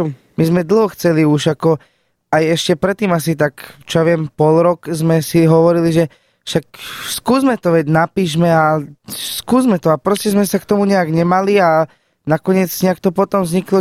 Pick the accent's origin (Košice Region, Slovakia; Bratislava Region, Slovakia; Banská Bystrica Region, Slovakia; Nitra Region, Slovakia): Košice Region, Slovakia; Košice